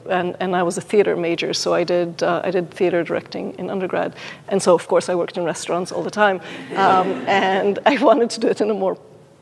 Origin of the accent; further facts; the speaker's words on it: Israel; moved away as an adult; now in United States; So I grew up in Israel. Came to the U.S. to do graduate school, essentially.